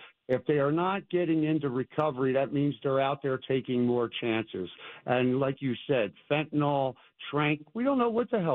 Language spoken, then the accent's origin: English; Philadelphia, Pennsylvania, United States; I'm a South Philly guy. I hang out in South Philly still.